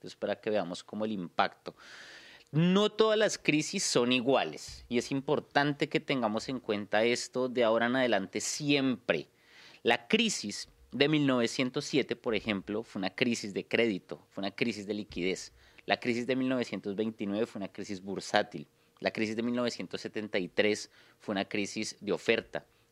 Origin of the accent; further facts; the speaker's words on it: Bogotá, Colombia; Soy de Bogotá, Colombia.